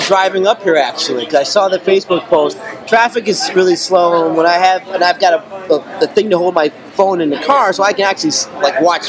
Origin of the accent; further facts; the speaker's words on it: Chicago, Illinois, United States; born there; moved away; I was born in Chicago and I moved a long time ago, but you know, I've got family there.